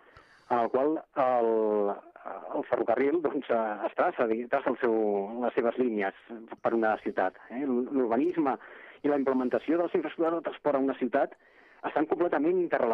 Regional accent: Barcelona, Catalonia, Spain; I com a barceloní

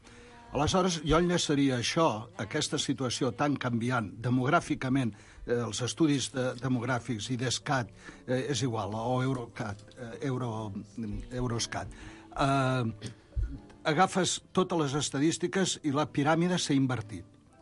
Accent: Barcelona, Catalonia, Spain; visco a Sants de tota la meva vida

